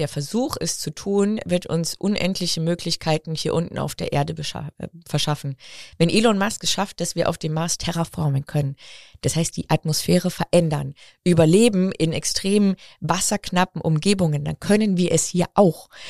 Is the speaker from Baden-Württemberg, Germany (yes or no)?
no; Bavaria, Germany; moved away; ich bin aus Bayern ja hierher gekommen